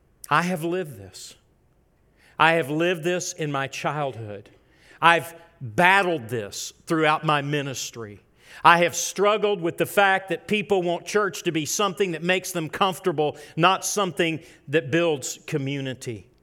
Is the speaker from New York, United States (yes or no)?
no; Memphis, Tennessee, United States; I grew up in Memphis, Tennessee. On April the 4th of 1968, Martin Luther King was assassinated in my city.